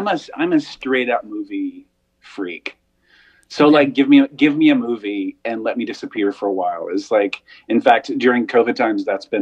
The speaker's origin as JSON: {"language": "English", "town": "Tupelo", "region": "Mississippi", "country": "United States", "tie": "born or raised there", "also_born_or_lived": "Amory", "said": "You know, you mentioned I was born and raised in Mississippi. I'm from Tupelo and Amory. They're tiny little towns"}